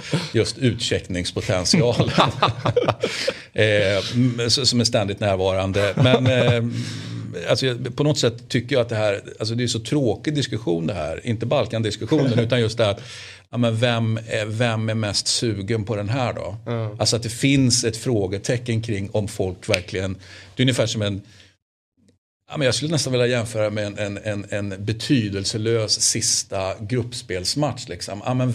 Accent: Sweden; Och som svensk har man ju det då.

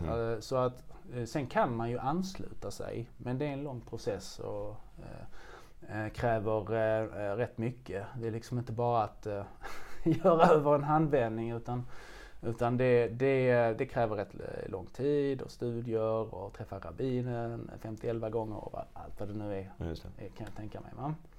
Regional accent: Skanör, Skåne, Sweden; also born or lived in Lund; now in Malmö, Sweden; jag är från Skanör nere i Skåne. Mm. Och så när jag var 2 år gammal så flyttade vi med familjen då till Skanör. Och där är jag sedan uppvuxen

